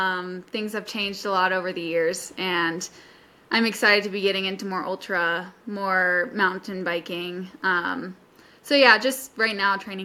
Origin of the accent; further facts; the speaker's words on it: Colorado, United States; I was born and raised in Colorado, the Front Range.